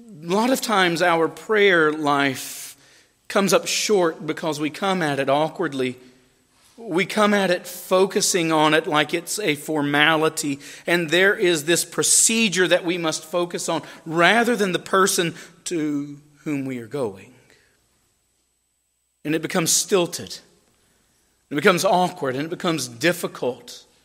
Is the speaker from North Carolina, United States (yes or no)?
yes; Marshville, North Carolina, United States; I grew up in Marshville. It's exactly like it sounds. I don't even think they've reached 5,000 people yet.